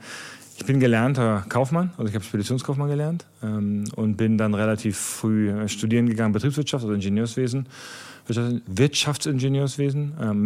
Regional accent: Lower Saxony, Germany; Ich bin Norddeutscher. Also ich bin mein Leben lang Niedersachse. Ich habe meinen Wohnsitz immer in Niedersachsen gehabt. Ich bin also aus Hamburger Sicht auch Steuerpflichtling. Also von daher, ich bin immer in Niedersachsen ansässig gewesen.

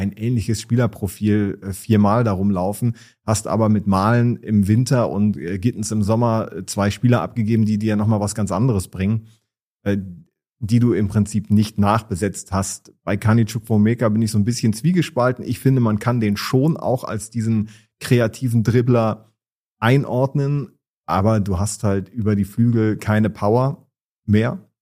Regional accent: Dortmund, North Rhine-Westphalia, Germany; ich als Dortmunder

